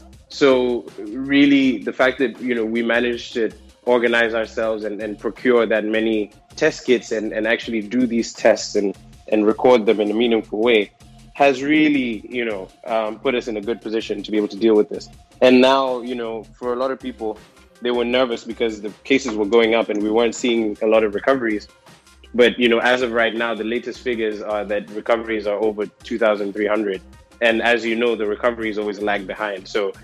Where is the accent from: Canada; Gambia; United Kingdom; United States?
Gambia; I was really proud to say, you know, I'm from the Gambia and this is what happened in our country